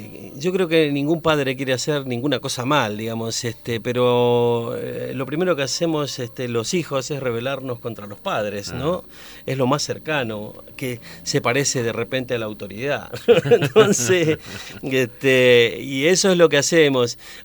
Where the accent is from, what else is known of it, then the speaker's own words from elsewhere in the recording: Las Lomitas, Formosa, Argentina; la LRA20 de mi pueblo, de Las Lomitas.